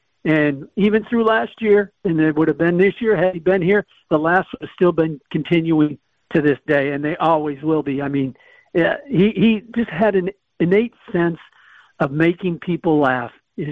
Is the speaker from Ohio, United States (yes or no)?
no; Milwaukee, Wisconsin, United States; I grew up in the Milwaukee area. I remember going to games as a kid at County Stadium, sitting in the bleachers for $2.